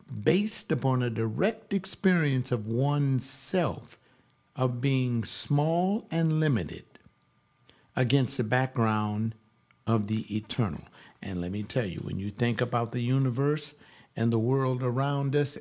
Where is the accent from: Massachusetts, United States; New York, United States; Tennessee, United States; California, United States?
California, United States; Los Angeles; I'm in Los Angeles. I was born in the County General Hospital.